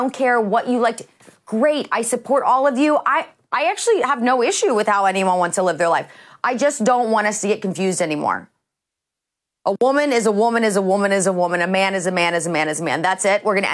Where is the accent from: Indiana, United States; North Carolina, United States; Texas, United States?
Indiana, United States; Indianapolis; I'm going to Indianapolis, my hometown.